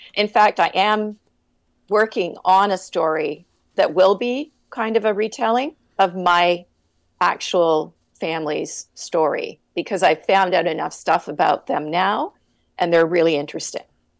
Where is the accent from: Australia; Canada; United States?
Canada; I'm Canadian, but I know it's a big thing in the States as well.